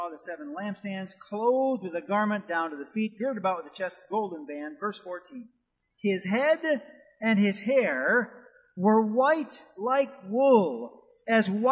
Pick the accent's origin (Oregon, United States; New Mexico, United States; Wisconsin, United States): Wisconsin, United States; But where I grew up in Wisconsin, when you got snow, you got snow.